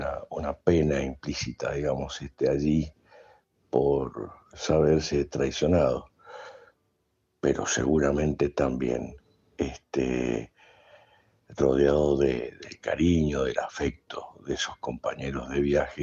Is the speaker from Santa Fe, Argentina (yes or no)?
no; Mendoza, Argentina; de Mendoza